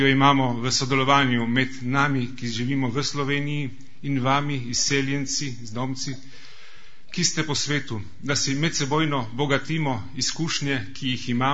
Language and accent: Slovenian; Slovene Littoral, Slovenia; Sam sicer prihajam z Primorske, kjer je tudi močno prisotno izseljenstvo bilo nekoč.